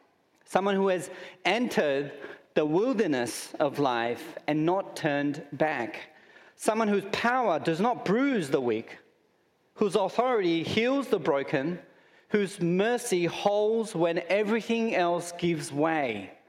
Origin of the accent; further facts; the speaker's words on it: Summer Hill, New South Wales, Australia; also born or lived in Croydon / Burwood; I grew up in Summer Hill, Croydon, Burwood. I have a sense of pride.